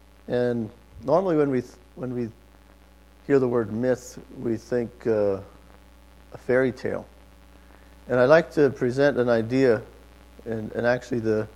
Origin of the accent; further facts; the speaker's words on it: Canada; I grew up in Canada, and hockey was a big deal. I grew up in the 70s.